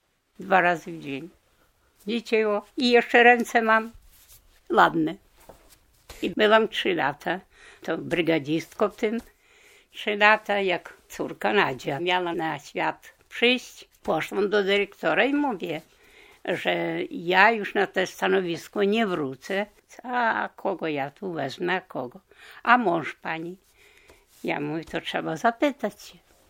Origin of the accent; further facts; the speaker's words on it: Dobrywoda, Podlaskie Voivodeship, Poland; ну я з Добриводи